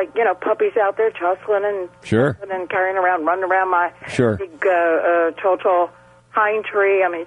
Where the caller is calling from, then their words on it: Pasadena, United States; Pasadena.